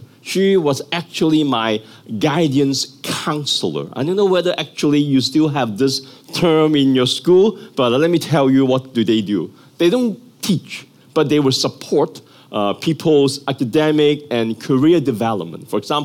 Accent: Hong Kong; I was from Hong Kong way back at that time.

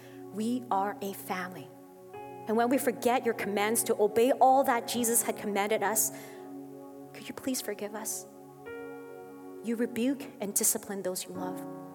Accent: Canada; very Asian rules that I didn't like as a Canadian

